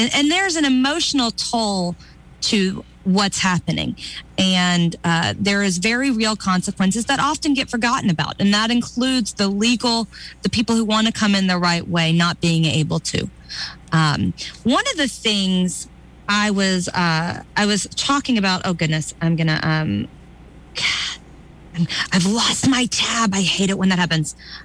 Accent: Florida, United States; now I'm from Florida, keep in mind, Brevard

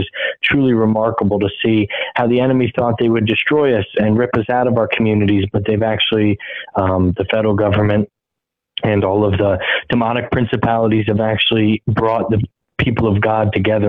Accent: Narrowsburg, New York, United States; Home is upstate New York, beautiful riverside on the Delaware River hamlet called Narrowsburg, New York. I miss my home very much.

